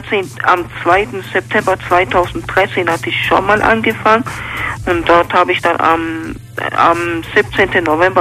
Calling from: Stuttgart, Baden-Württemberg, Germany; Ja, ich bin aus Stuttgart.

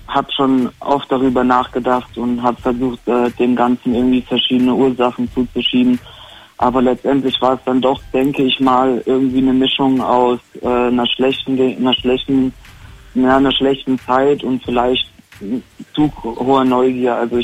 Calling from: Groß-Gerau, Hesse, Germany; Ich komme von der Nähe von Frankfurt am Main. Groß-Gerau heißt das kleine Örtchen, beschaulich.

